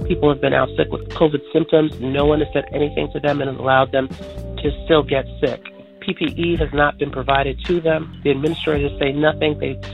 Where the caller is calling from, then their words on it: New York, United States; Hey, I'm calling from New York.